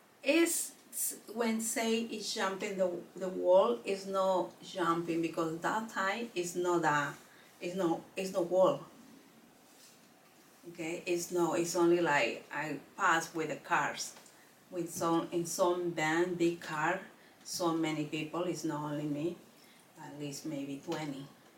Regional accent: Peru; English is a second language; now in Queens, United States; Yes, I come from Peru to Mexico.

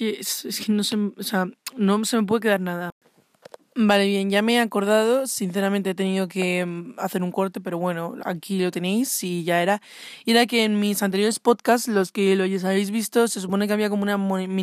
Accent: Spain; soy de España, no sé qué.

